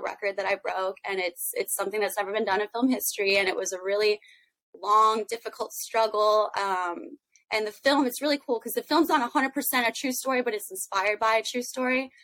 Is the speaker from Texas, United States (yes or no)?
yes; Austin, Texas, United States; now in Hollywood, United States; Because I started out the very traditional route. I moved to Hollywood from Austin, Texas, did the audition route